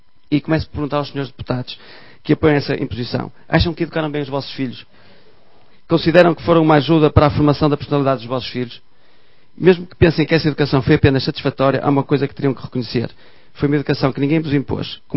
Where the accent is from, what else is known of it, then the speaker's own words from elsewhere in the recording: Norte, Portugal; Venho do Minho, talvez como se note.